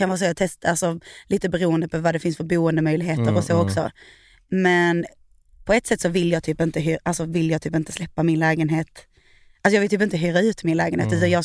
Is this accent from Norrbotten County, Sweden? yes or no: no; Gothenburg, Västra Götaland County, Sweden; säg inte det här till de där hemma i Göteborg